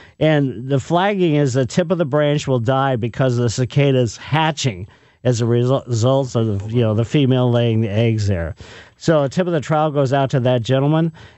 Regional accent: Ellisville, United States; growing up in Maple Lane in Ellisville, when the cicadas would come

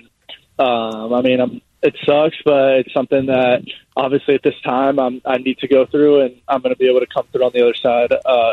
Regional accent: Michigan, United States; Yeah, my whole family is born and raised in Michigan.

